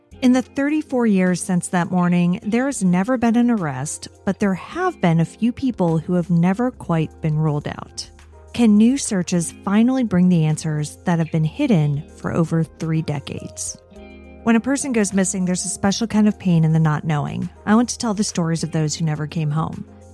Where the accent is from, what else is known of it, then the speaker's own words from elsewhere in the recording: Hawaii, United States; born there; every time I told people when I was a kid that I was born in Hawaii